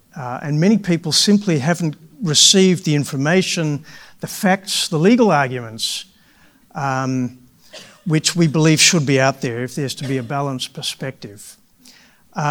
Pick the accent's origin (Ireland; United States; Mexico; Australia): Australia; moved away as an adult; also born or lived in United Kingdom; now in Netherlands; I grew up in Australia, and I actually came to the UK in my mid-20s, lived here for a few years, and then I met my wife, who is Dutch, and moved to Holland in the early 90s.